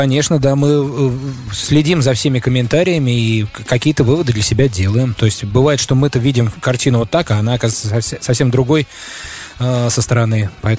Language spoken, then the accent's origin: Russian; Saint Petersburg, Russia; И это мой родной город.